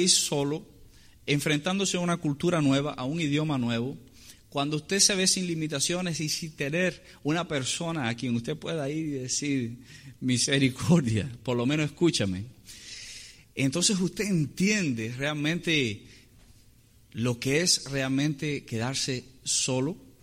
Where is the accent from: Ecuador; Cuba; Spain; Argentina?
Cuba; Yo me acuerdo cuando era niño, en Cuba había que hacerlo.